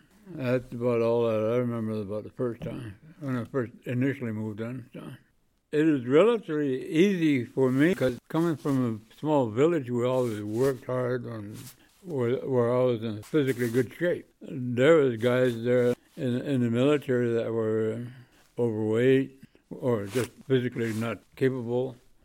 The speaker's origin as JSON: {"language": "English", "region": "Alaska", "country": "United States", "said": "I'm from Alaska, man. Leave me alone."}